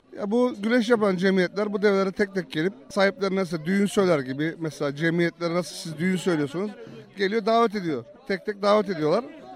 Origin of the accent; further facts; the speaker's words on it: Aydın, Turkey; Aydın İnciloğlu'dan geldik.